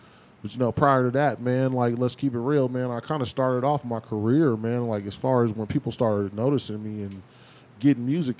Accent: Denver, Colorado, United States; Man, I grew up on 28th in York, across the street from Ben's. You know what I'm saying? When Brown Sugar used to be on 28th.

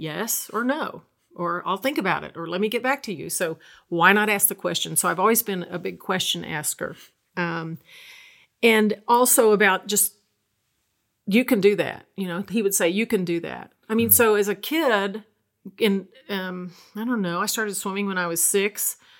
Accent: Stillwater, Oklahoma, United States; also born or lived in North Carolina; I was born in North Carolina and they moved to Stillwater when I was two. So I don't remember anything but Stillwater.

